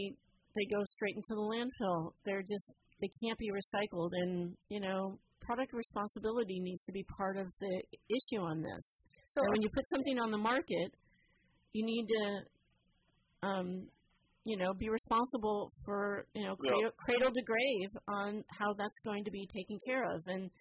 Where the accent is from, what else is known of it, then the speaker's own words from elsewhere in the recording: Pendleton, Oregon, United States; like you said, I grew up in Pendleton.